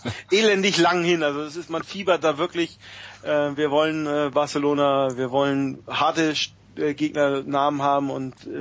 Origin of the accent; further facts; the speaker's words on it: Northern Germany, Germany; Für mich dann sowieso als Norddeutscher